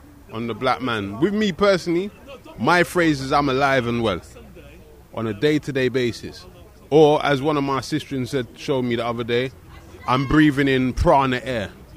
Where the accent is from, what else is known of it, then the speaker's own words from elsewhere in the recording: Trinidad & Tobago; also born or lived in Saint Vincent and the Grenadines; I'm from Trinidad and Tobago and St. Vincent and the Grenadines.